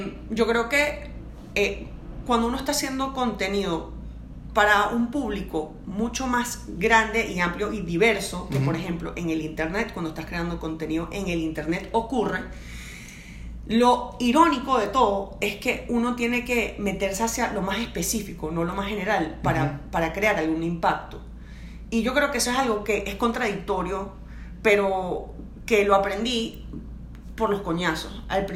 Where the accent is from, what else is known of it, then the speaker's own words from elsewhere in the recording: Venezuela; bueno, como venezolana, cuando yo hago un show de stand-up para un público venezolano, es bastante fácil saber qué temas hablar